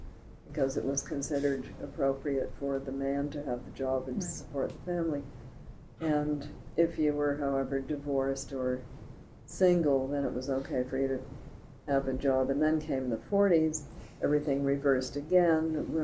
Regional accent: Canada; It wasn't my experience as a Canadian person

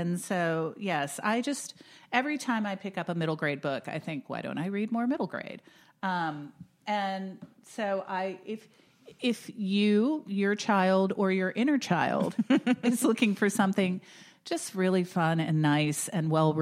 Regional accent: Florida, United States; it's a lot of fun because I grew up in Florida, and so I'm very familiar with all these places that they are.

